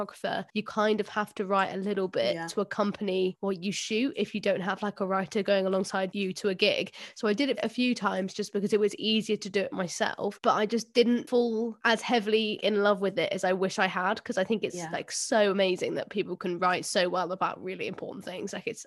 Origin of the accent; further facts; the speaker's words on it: London, United Kingdom; because I am originally from South London